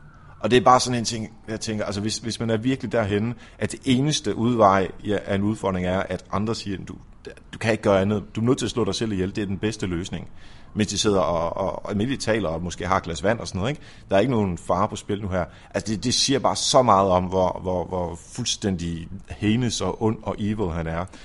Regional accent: Jutland, Denmark; Nu kommer jeg selv fra Jylland, så det må jeg gerne sige.

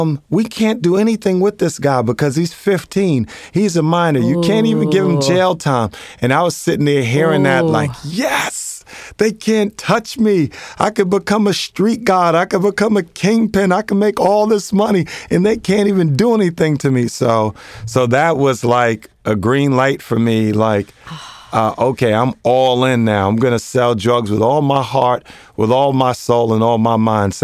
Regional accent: Queens, New York, United States; Well, I grew up in Queens, New York, which is the suburbs of New York City. Grew up with a manicured lawn.

